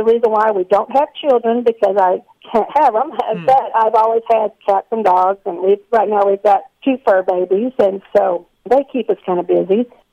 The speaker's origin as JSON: {"language": "English", "region": "Oklahoma", "country": "United States", "tie": "born or raised there", "also_born_or_lived": "Anchorage, Alaska", "said": "I live in Oklahoma. I've been raised in Oklahoma. I was actually born in, not too many people know, I was born in Anchorage, Alaska."}